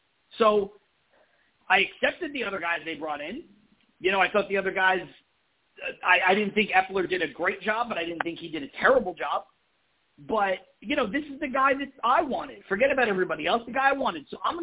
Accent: Brooklyn, New York, United States; now in Los Angeles, United States; I'm a New Yorker through and through, from Brooklyn, lived there for the first 33 years of my life, and now I live in Southern California in Los Angeles.

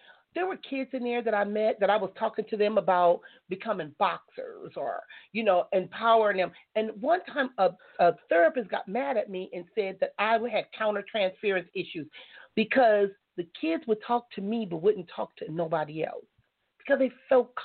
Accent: Compton, California, United States; I grew up in Compton, so I know people from all walks of life

